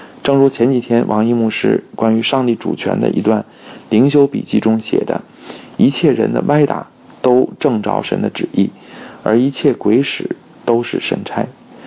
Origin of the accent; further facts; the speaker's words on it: China; 我们中国人也有俗话说，杀人偿命，欠债还钱。